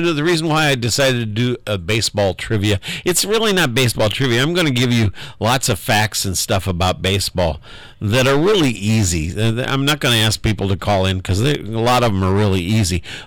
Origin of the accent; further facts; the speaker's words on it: South Bend, Indiana, United States; also born or lived in Valparaiso; I grew up in South Bend, Indiana.